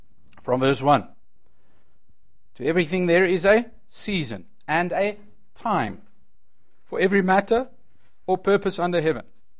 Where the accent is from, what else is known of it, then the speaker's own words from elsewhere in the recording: Edenvale, Gauteng, South Africa; I grew up in Edenvale.